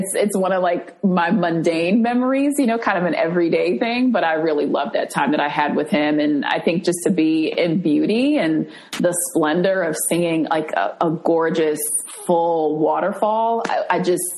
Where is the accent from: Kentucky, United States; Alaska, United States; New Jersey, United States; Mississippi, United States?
New Jersey, United States; favorite childhood memory is probably visiting a waterfall that was not too far from the apartment where I grew up in New Jersey.